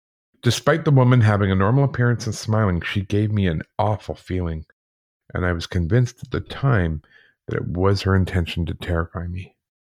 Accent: New York, United States; My most terrifying experience was from a few years ago when I was at university. I'm from Long Island.

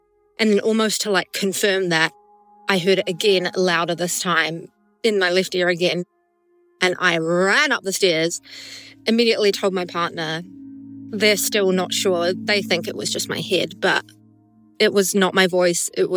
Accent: New Zealand; I'm from New Zealand.

